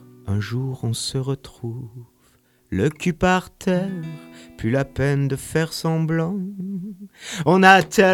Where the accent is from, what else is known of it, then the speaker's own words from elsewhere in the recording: Auvergne-Rhône-Alpes, France; also born or lived in Montpellier; je suis le Montpelliérain du coin. Encore que je navigue vraiment entre les deux régions, parce que moi, je suis aussi originaire de la Drôme.